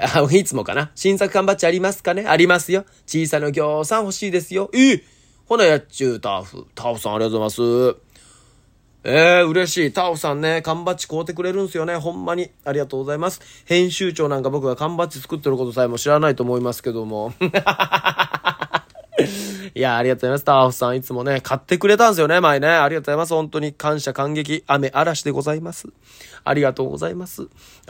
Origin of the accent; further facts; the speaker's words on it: Okayama, Japan; 僕岡山なんですけど。